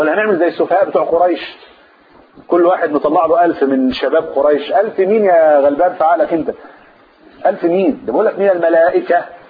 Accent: Upper Egypt, Egypt; والعواصف اللي جات عندنا في الصعيد حصلت ولا ما حصلش؟

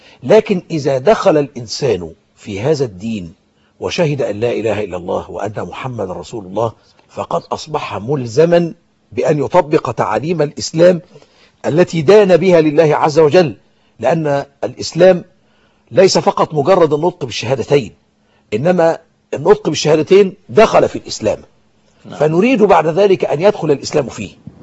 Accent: Egypt; وهو إن أنا مواطن مصري حافظ على الوقت

